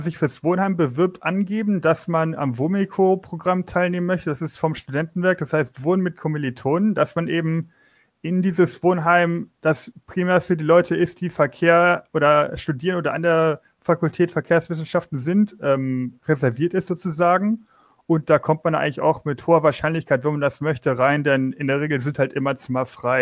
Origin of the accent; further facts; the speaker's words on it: Rhineland-Palatinate, Germany; Ich bin zwar relativ weit weg, also ich komme aus Rheinland-Pfalz